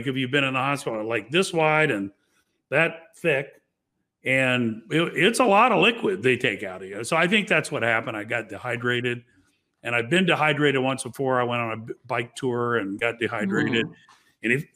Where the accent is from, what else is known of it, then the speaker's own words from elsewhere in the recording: Miami, Florida, United States; I knew what the Red Cross did growing up in Miami, as you referenced. You know, hurricanes were a part of life.